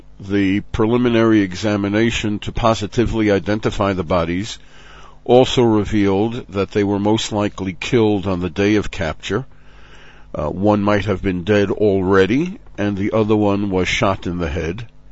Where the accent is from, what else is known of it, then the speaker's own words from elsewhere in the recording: United States; born there; since I was born in the States and don't need citizenship papers